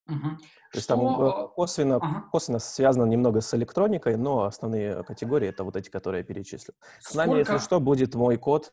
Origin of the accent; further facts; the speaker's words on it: Novosibirsk, Novosibirsk Oblast, Russia; now in Moscow, Russia; мне 26 лет, я с Новосибирска, из России, но я уже полтора года живу в Москве.